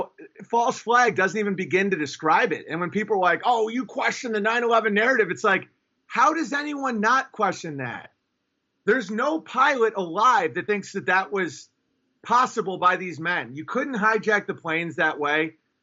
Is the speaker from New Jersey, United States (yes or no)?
no; New York, United States; You know, I'm from New York State, not New York City, but people knew firefighters that died.